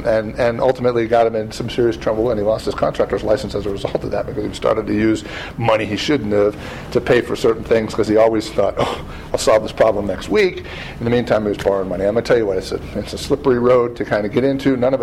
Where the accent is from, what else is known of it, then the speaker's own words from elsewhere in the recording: New England, United States; I grew up in New England. If you've ever been to New England, all the buildings are about this wide.